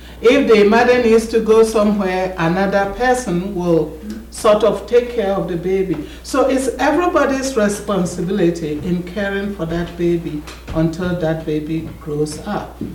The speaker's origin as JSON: {"language": "English", "country": "Ghana", "said": "I'm a Ghanaian by nationality, but I always say that I belong to wherever God's people are."}